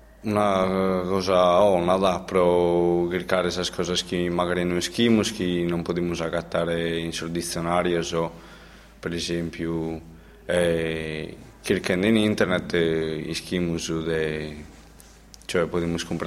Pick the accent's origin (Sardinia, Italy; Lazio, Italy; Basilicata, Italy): Sardinia, Italy; Bono; Io sono del Bono.